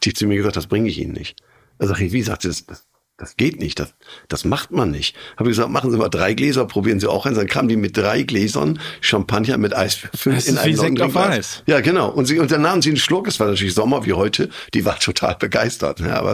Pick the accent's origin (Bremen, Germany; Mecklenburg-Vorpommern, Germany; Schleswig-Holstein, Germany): Bremen, Germany; Ich bin ja groß geworden in Bremen.